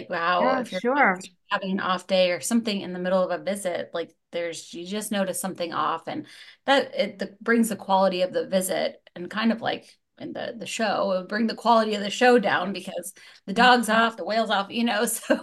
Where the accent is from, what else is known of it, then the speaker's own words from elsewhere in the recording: Savannah, Georgia, United States; now in Florida, United States; Well, as a kid, I grew up actually in Savannah, Georgia. So we lived at the beach.